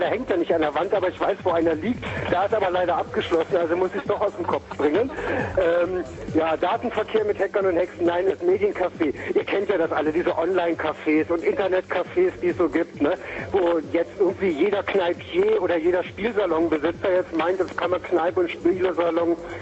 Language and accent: German; Bielefeld, North Rhine-Westphalia, Germany; Ich komme wirklich aus Bielefeld, ist kein Witz